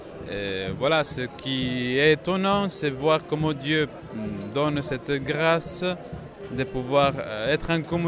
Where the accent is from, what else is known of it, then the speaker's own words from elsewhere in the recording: Ecuador; French is a second language; now in France; je viens de l'Équateur.